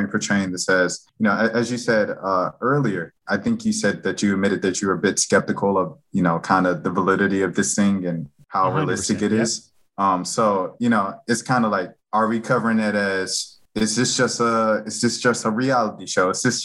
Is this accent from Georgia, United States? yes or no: yes; Atlanta, Georgia, United States; And I'm from Atlanta. So like, you know, when Deion poured the Gatorade or the ice, whatever it was in the locker room on the reporter, like, so I know all of that.